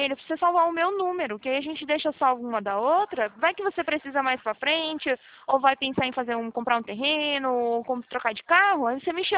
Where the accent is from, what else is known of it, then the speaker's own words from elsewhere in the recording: Atibaia, São Paulo, Brazil; Não sou de Pouso Alegre, queria, viu? Mas não sou, eu sou daqui de Atibaia, não sei se você conhece. É interior